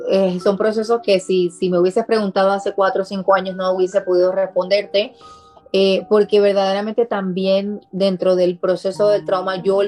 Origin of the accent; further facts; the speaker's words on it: Puerto Rico; yo nací y me crié en Puerto Rico, donde mi primer idioma es el español. El español lo hablo todos los días